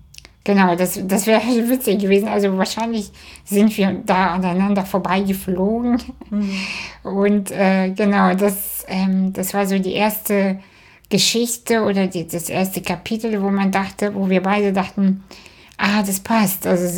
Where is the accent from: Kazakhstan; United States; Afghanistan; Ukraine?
Kazakhstan; now in Germany; Wir sind beide aus Kasachstan und sind, soweit ich weiß, im gleichen Jahr sogar